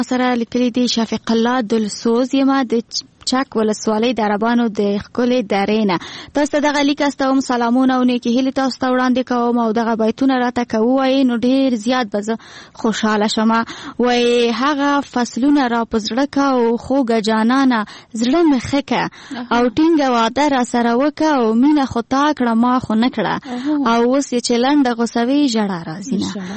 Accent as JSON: {"language": "Pashto", "region": "Parwan", "country": "Afghanistan", "lives_now": "Kabul, Afghanistan", "said": "د پروان ولایت نه یم، خو اوس مهال د کابل په کوټی سنګي کې ژوند کوم، او دغه لیک تاسو ته د کابل د کوټی سنګي څخه لیږم."}